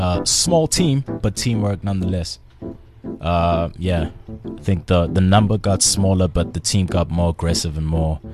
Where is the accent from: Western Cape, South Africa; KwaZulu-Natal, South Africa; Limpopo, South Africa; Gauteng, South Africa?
KwaZulu-Natal, South Africa; Durban; I'm from Durban, man. It still doesn't make sense.